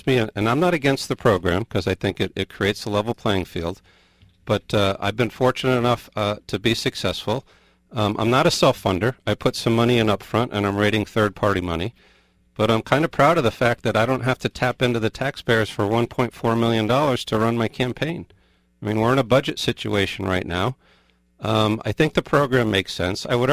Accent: New Haven, Connecticut, United States; also born or lived in London; I've got a blue-collar background growing up in New Haven.

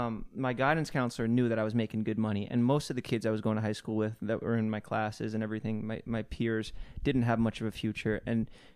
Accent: East Coast, United States; See, where we grew up on the East Coast, the worst thing you could be is a rat.

